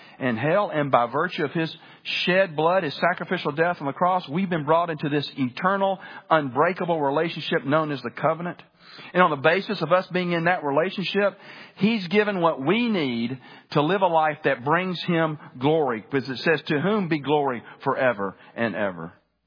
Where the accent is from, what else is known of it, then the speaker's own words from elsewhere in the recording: Birmingham, Alabama, United States; Growing up in Birmingham, Alabama, as I did, one of, if not my favorite restaurant in Birmingham